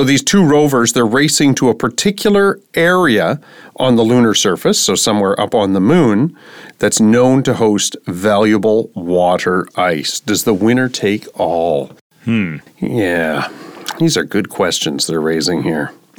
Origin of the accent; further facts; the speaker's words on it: Canada; I'm Canadian.